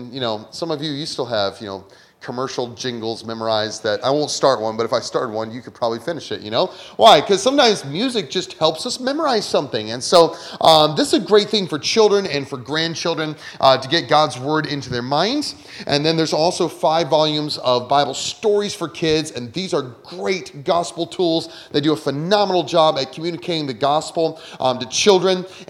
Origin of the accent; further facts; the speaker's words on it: Pennsylvania, United States; I did some growing up in Southwest, about an hour southwest of Pittsburgh. Still in the hills and some beautiful country.